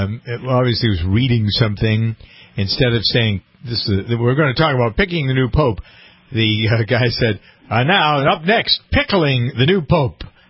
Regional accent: New England, United States; Remember when we grew up in New England, the City Service Oil Company became Citgo.

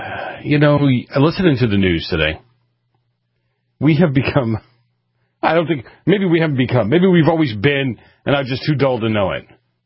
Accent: United States; So we're Americans first.

